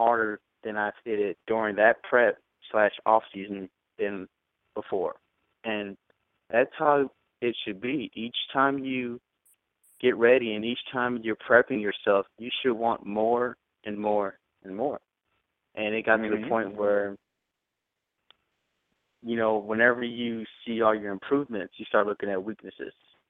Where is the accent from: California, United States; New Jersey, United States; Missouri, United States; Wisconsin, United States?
Missouri, United States; I grew up in Missouri, of course. Both my parents are bodybuilders with me growing up, and that's how I got into it.